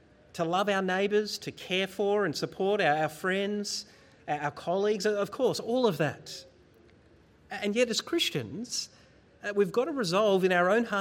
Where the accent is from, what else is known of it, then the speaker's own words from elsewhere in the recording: Bendigo, Victoria, Australia; Now, I grew up in Bendigo, central Victoria. I knew lots of farmers, but I am very much a city boy now.